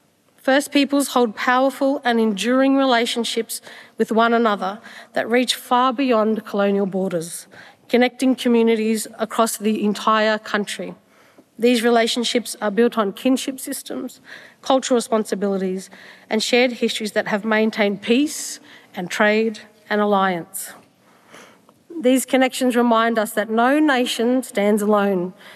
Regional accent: Shepparton, Victoria, Australia; I'm a proud Yorta Yorta, Wamba Wamba, Jaja Warang Dudurawa woman. I grew up on Yorta Yorta country as a little black girl down the south end of Shepparton.

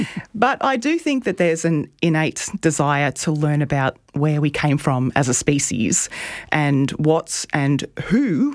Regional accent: Dimboola, Victoria, Australia; I'm from Dimboola in Western Victoria. So it's famous for the play and some Sidney Nolan paintings, but more recently producing excellent science journalists.

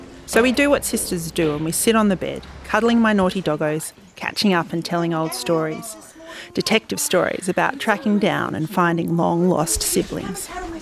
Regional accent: Australia; We both have white mums. I grew up in Australia with my single mum

